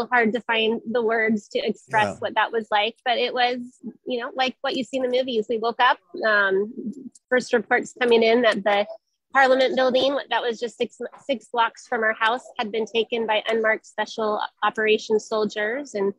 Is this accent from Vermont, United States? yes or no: no; Washington, United States; also born or lived in Northern Idaho; So our family is Russian-speaking, but we also have, I'm from the United States, was born and raised in Washington State, Northern Idaho.